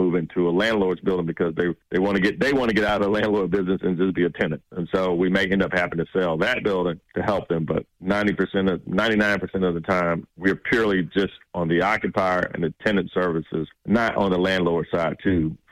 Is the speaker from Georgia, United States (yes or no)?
yes; Georgia, United States; I was born and raised in the West Side.